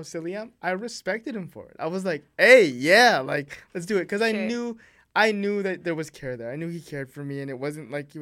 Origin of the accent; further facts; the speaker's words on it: Vancouver, British Columbia, Canada; a lot of people even say in growing up in Vancouver, it's hard to meet people